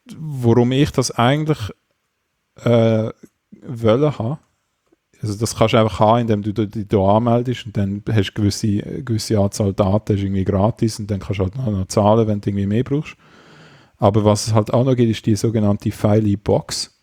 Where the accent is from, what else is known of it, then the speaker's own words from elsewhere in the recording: Switzerland; Das ist ein bisschen schwierig als Schweizer, weil eigentlich sind die nur nach Deutschland.